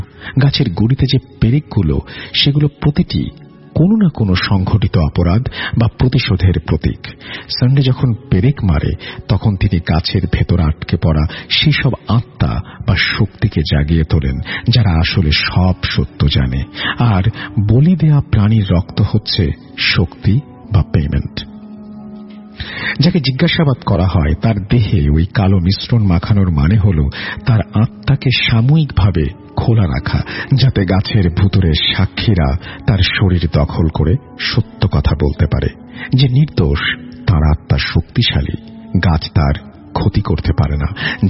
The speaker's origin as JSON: {"language": "Bangla", "town": "Mahmudpur", "region": "Rajshahi Division", "country": "Bangladesh", "tie": "born or raised there", "said": "আমার বাড়ি নাটোর জেলার গুরুদাস উপজেলার মাহমুদপুর গ্রামে।"}